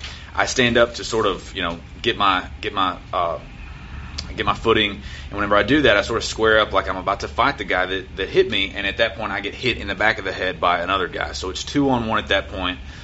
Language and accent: English; Paris, Texas, United States; Okay, so it was a Halloween party in my hometown of Paris, Texas. It was actually in a small town right outside of Paris called Reno.